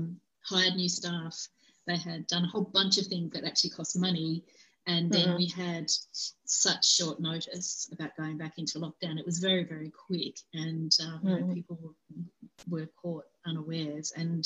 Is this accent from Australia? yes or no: yes; Launceston, Tasmania, Australia; when I grew up in Launceston.